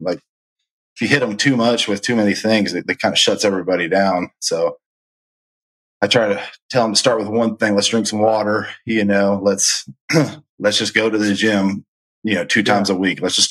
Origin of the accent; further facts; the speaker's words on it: Florida, United States; No, I'm actually from Central Florida.